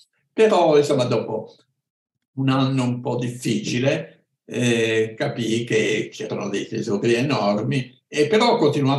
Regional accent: Naples, Campania, Italy; ero bambino, io sono napoletano

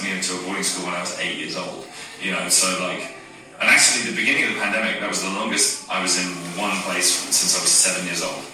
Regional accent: South of England, United Kingdom; So I grew up in Wessex and then I moved to Essex.

